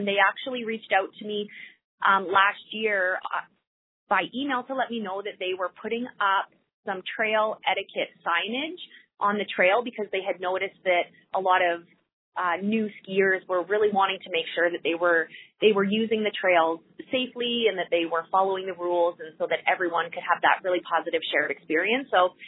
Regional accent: Whitehorse, Yukon, Canada; and I did learn how to cross-country ski, you know, growing up in Whitehorse and through school recreation.

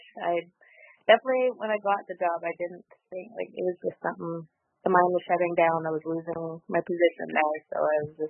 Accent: Flin Flon, Manitoba, Canada; I'm from Flin Flon, Manitoba.

